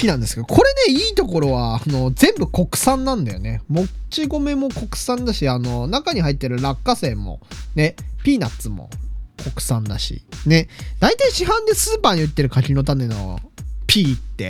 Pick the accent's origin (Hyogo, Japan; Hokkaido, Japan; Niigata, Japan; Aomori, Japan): Hokkaido, Japan; そう、いや道民だからさ